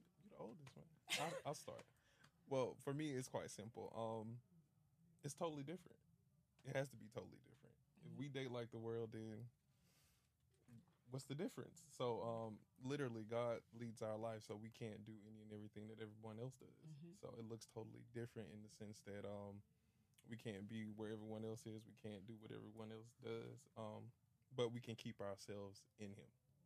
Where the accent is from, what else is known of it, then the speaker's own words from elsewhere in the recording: Atlanta, Georgia, United States; I'm originally from Atlanta. I'm 30.